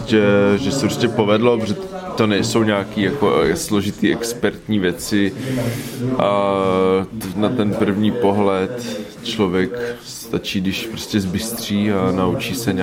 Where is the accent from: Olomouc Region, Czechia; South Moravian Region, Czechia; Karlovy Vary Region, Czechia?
Olomouc Region, Czechia; Olomouc; now in Prague, Czech Republic; přijel jsem z Prahy, ale původem jsem z Olomouce.